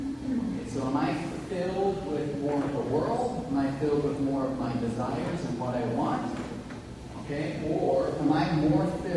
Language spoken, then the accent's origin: English; Australia; But I come from Australia, that's where I was born, and into India.